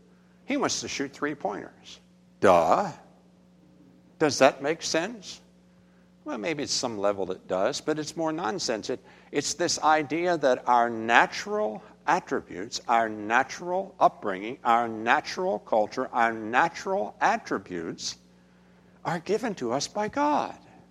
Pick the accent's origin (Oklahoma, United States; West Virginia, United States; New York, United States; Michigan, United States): West Virginia, United States; I grew up in West Virginia. You all know that.